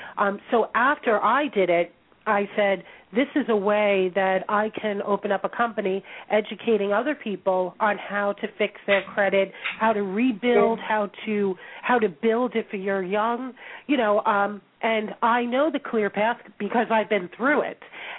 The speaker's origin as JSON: {"language": "English", "region": "New York", "country": "United States", "said": "I'm a New Yorker. I like the bottom line as fast as possible."}